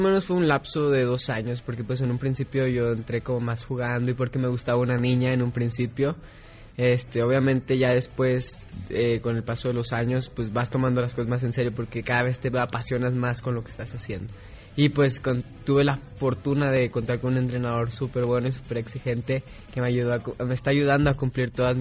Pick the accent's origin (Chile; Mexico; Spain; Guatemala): Mexico; Guadalajara, Jalisco; born there; Sí, nací en Guadalajara y comencé a patinar a los 8.